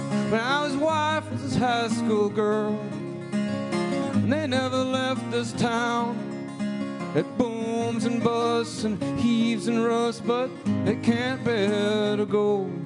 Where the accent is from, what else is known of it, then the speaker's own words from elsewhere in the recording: Austin, Minnesota, United States; When I grew up in Austin, Minnesota